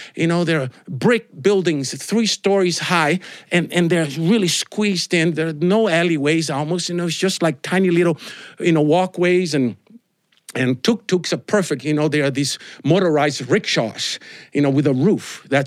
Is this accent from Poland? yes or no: no; Brazil; English is a second language; I grew up Catholic in Brazil. Did you know Brazil is the largest Catholic country in the world?